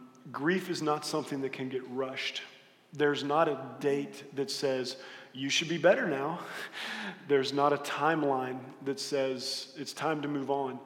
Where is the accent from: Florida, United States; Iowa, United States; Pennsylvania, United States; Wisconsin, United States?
Florida, United States; Having grown up in Central Florida, one of the great ways we've kind of described this is, you know, I grew up in Central Florida.